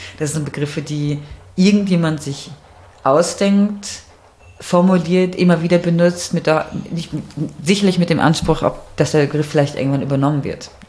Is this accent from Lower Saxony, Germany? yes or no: no; North Rhine-Westphalia, Germany; Aber ich bin im Ruhrgebiet aufgewachsen und meine Eltern hatten sehr viele Freunde in Wuppertal.